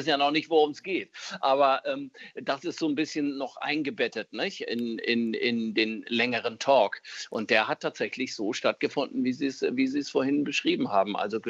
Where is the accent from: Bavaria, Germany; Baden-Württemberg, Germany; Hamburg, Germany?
Hamburg, Germany; also born or lived in Offenbach am Main; Ich bin ja in Offenbach am Main geboren, zugegebenermaßen seit meinem dritten Lebensjahr hier in Hamburg und ein echter Hamburger Jung, eigentlich ein Zugereister. Aber meine Mutter und deren Eltern, das waren alles Hessen, alles Offenbacher.